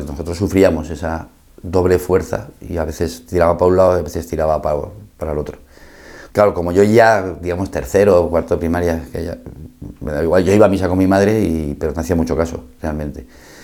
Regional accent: Valencia, Valencian Community, Spain; also born or lived in Cuenca; nosotros nacimos en Cuenca, que es una ciudad pequeñita entre Madrid y Valencia, y nos se trasladaron a Valencia y, claro, tocaba ponerme en el colegio.

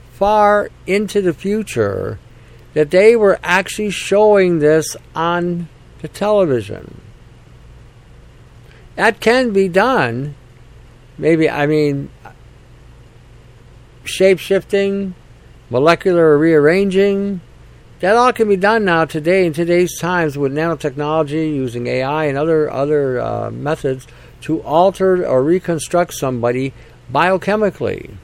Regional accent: Canada; It doesn't seem a little odd to you as a Canadian that all of a sudden, in the last year and a half, our premiers have lost their fucking mind

